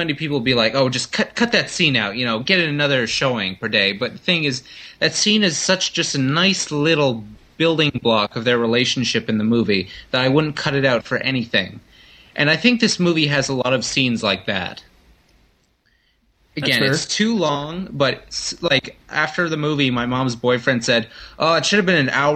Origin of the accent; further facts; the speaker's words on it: Canada; But you know, I'm Canadian, so I was polite, and I did nothing.